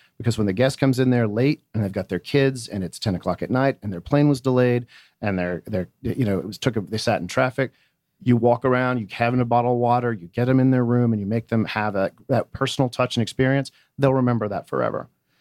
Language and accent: English; Atlanta, Georgia, United States; as somebody who grew up here, I went to high school here. I grew up in Atlanta.